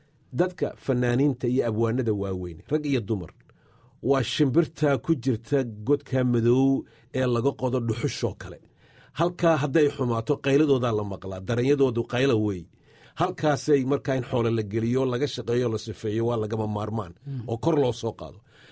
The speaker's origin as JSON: {"language": "Somali", "region": "Gabiley", "country": "Somalia", "tie": "born or raised there", "said": "dee anigu waxaan ku soo hoos koray Timacadde, Cabdulaahi Suldaan Timacadde Gebile ayaan ku soo hoos koray"}